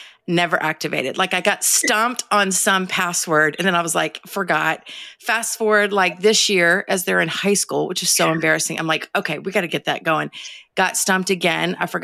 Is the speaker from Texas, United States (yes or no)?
no; Atlanta, Georgia, United States; We just established that I'm from Atlanta and you're in Atlanta.